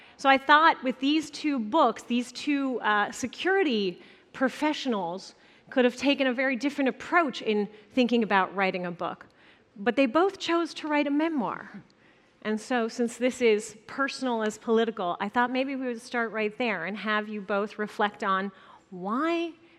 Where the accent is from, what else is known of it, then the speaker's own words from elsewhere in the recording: Germany; English is a second language; now in United States; as someone who was born and raised in Germany, in West Germany, as a mother of an American and with a German father